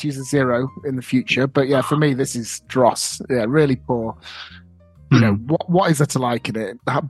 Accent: United Kingdom; I'm British

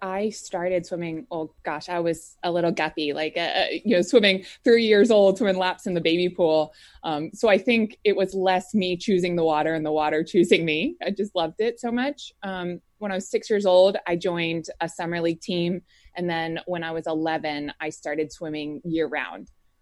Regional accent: Washington, D.C. area, United States; I grew up in the suburbs with two older siblings, an older sister, older brother, wonderful parents. We were raised in the Catholic faith.

